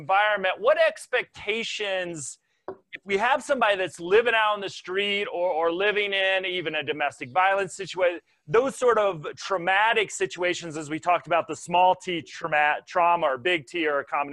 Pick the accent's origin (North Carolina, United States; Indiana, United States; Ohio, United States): Indiana, United States; I think Wisconsin and my home state of Indiana, you see this